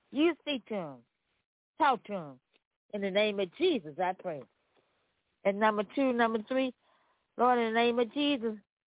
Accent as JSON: {"language": "English", "town": "Memphis", "region": "Tennessee", "country": "United States", "said": "Yes, this is, I'm coming from Memphis, Tennessee."}